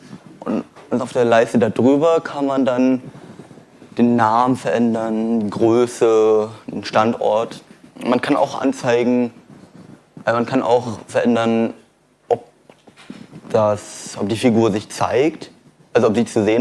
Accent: Berlin, Germany; Toll, komme ich hier aus Berlin her

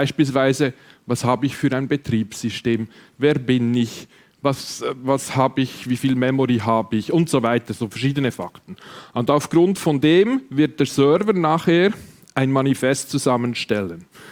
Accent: Switzerland; Ich bin Schweizer, das hört man. Ich weiß es. Bitte entschuldigt alle Helvetismen.

